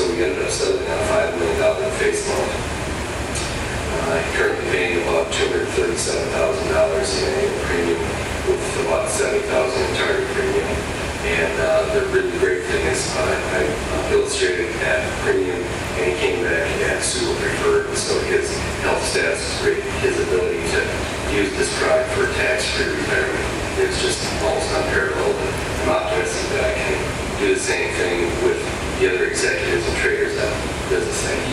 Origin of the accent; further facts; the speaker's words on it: Hutchinson, Minnesota, United States; I'm from Hutchinson, Minnesota.